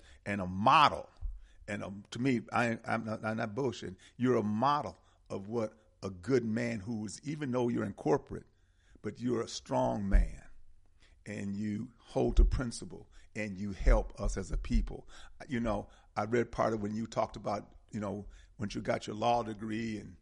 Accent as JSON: {"language": "English", "town": "Milwaukee", "region": "Wisconsin", "country": "United States", "said": "I'm from the North, and as well as you are. You know, you're from Chicago. Yeah. I'm from Milwaukee."}